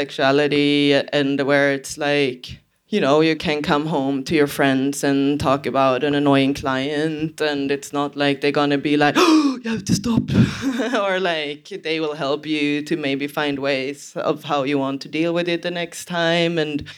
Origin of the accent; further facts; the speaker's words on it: Sweden; since I'm from Sweden